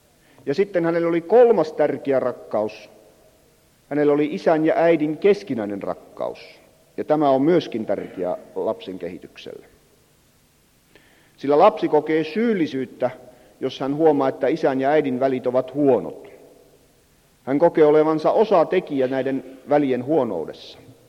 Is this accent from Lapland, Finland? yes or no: yes; Lapland, Finland; minä nyt puhun tuolla tavalla lappilaisen karkeasti, koska olen sieltä päin kotoisin